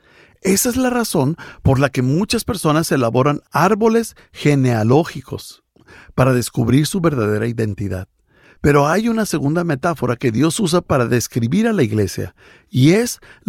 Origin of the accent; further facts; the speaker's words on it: United States; Sí, soy norteamericano, pero hay algo más importante que eso.